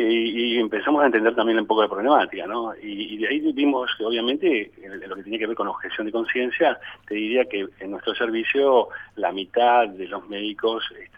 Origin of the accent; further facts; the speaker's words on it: Argentina; como somos argentinos, en acaloradas discusiones.